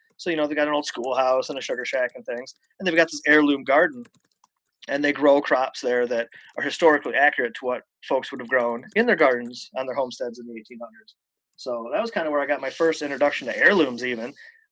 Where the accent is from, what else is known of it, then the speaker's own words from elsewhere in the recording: Michigan, United States; You know, I'm from Michigan. I was born and raised, you know, within 50 miles of where I live right now, as a matter of fact.